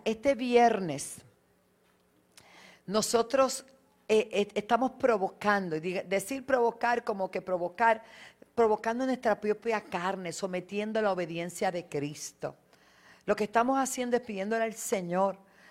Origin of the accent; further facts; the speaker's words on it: Toa Alta, Puerto Rico; así que soy de Toalta y soy de Bayamón. Y soy de Puerto Rico